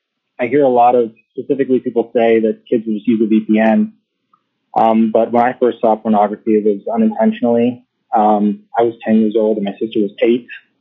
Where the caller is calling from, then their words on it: Cleveland, Ohio, United States; I am calling from Cleveland, Ohio.